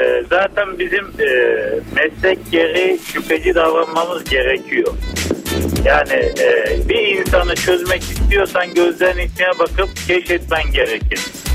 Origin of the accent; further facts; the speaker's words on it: Black Sea Region, Turkey; Hele ki ben Karadenizliyim.